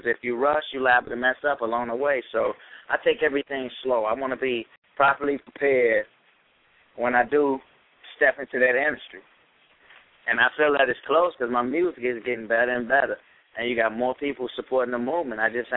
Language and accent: English; Maywood, Illinois, United States; born there; I'm originally from Maywood, Illinois. That's where I was born at.